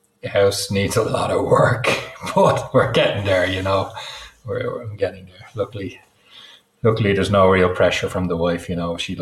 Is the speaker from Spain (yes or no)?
no; Dublin, Leinster, Ireland; now in Wicklow, Ireland; But I'm in a place called Wicklow. I'm from Dublin, and I work for the Dublin Fire Brigade, but I'm in a place just outside Dublin. We moved out here about 5 years ago.